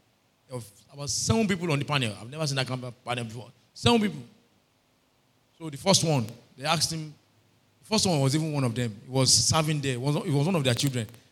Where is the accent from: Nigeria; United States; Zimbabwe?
Nigeria; Abeokuta, Ogun; I said, I'm from Ogun State. They said, where are you from in Ogun State? I said, I'm from Abeokuta.